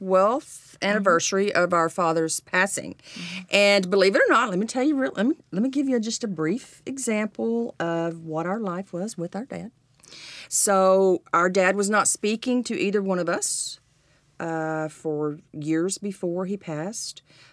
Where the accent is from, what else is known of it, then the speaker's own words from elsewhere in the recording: Dallas, Texas, United States; Raised in a traditional Southern, we're from Dallas, mm-hmm. Household.